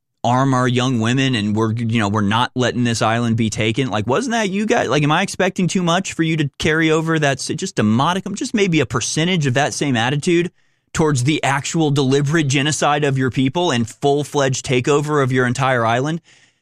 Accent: United States; maybe it's easier for me as an American to have a view of like Ireland.

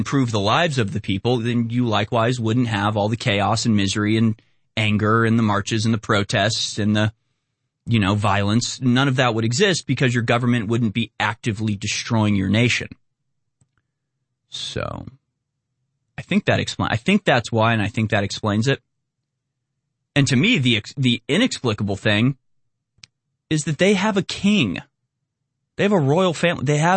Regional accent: United States

